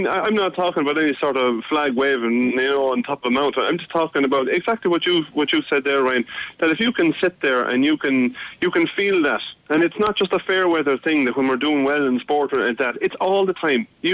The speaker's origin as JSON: {"language": "English", "country": "Ireland", "said": "it represents who we are as an Irish people, and we should be proud of it."}